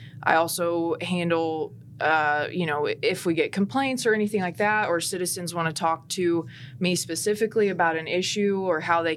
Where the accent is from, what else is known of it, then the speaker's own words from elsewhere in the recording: West Point, Indiana, United States; Okay. So I grew up in West Point, just outside of Lafayette.